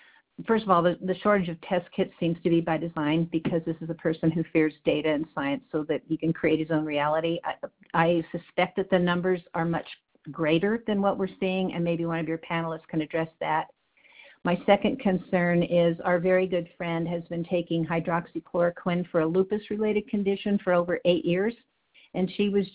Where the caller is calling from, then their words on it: Greeley, Colorado, United States; from Greeley.